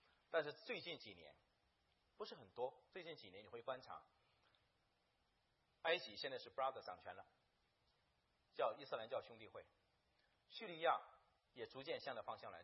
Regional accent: China; 我们是中国人他听不懂我们的话，

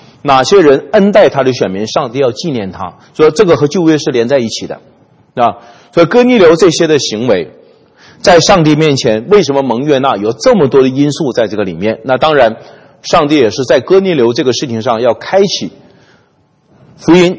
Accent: China; 我们中国人呢也有这个词哈

